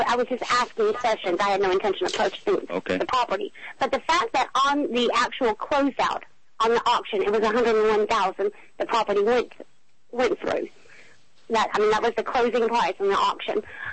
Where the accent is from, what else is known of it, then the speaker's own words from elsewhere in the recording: Tennessee, United States; coming from an area that rivals Ireland, which is East Tennessee, and being Irish myself